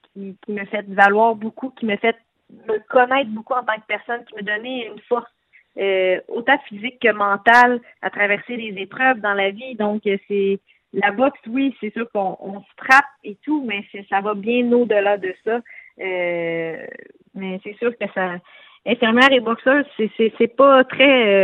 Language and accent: French; Joliette, Quebec, Canada; Moi, j'étais originaire de Joliette